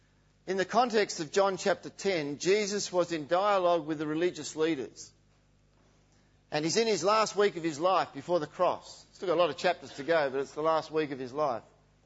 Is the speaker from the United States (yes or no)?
no; Perth, Western Australia, Australia; Here I am from Perth, and this guy asks if this tram goes to Bridge Street in Richmond.